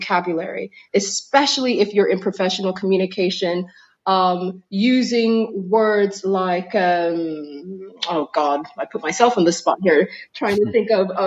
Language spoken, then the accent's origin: English; United States; accent: American; So now my accent is just a mixed accent where it's just from everything, I think. Every place I've lived, every language that I practice, especially with the accent, there's American in it. There will always be my American in it